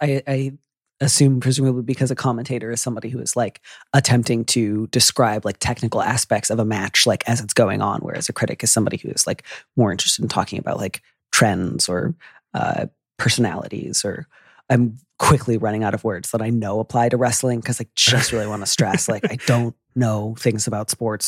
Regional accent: Midwest, United States; I'm from the Midwest. I don't yell. It's not in my blood.

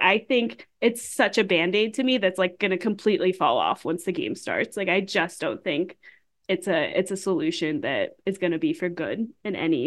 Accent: Pittsburgh, Pennsylvania, United States; I grew up in Pittsburgh, for some context, and have, with my family, watched many a Steelers game

